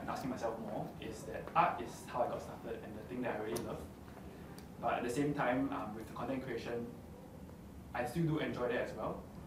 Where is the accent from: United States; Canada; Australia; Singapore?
Singapore; I'm not exactly a content creator, I'm an artist from Singapore.